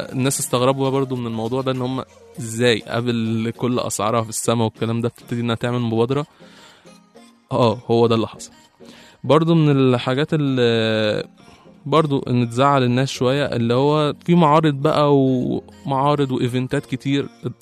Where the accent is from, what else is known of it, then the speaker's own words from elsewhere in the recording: Egypt; الدرونز عندنا في مصر مش منتشره